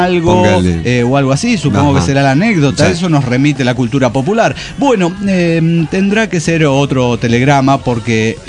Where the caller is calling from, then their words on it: Montreal, Quebec, Canada; Muy bien, aquí en Montreal, Canadá. ¿Cómo están todos, naves? Pues saludos, bien, muda, pirata, capitán. Desde Montreal